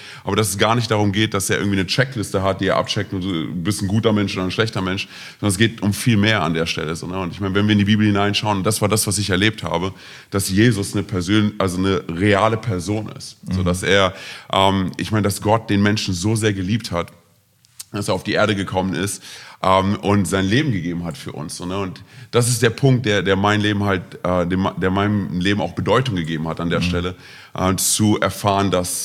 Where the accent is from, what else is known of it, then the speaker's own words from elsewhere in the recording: Romania; Ich bin ja auch Rumäne. Sozusagen in einem recht strengen Umfeld auch aufgewachsen.